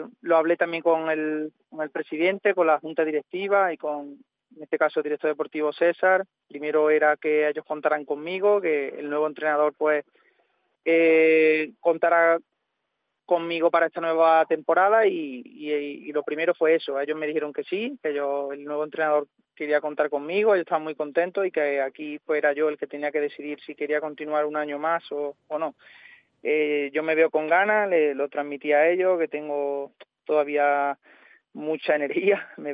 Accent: Puente Genil, Andalusia, Spain; continuar un año más aquí en Puente Genil, en mi pueblo

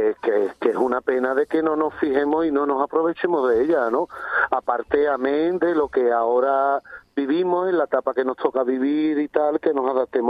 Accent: Lebrija, Andalusia, Spain; yo tengo que vanagloriar a mi tierra, porque la verdad, como mi tierra, no hay ninguna. Y en el sitio que está ubicado, Lebrija no se pasa

